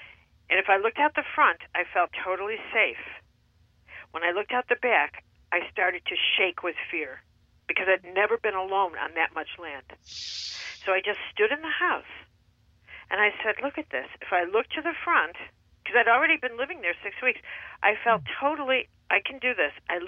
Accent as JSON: {"language": "English", "town": "Chicago", "region": "Illinois", "country": "United States", "said": "And I said, that's not possible because I'm from Chicago, and people like me, we don't live on farms."}